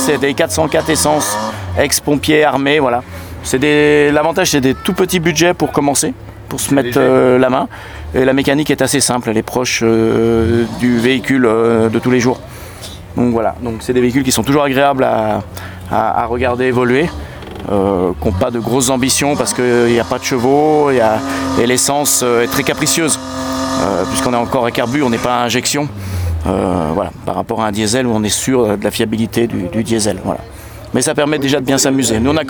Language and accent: French; Annecy, Auvergne-Rhône-Alpes, France; Annecy, en Haute-Savoie.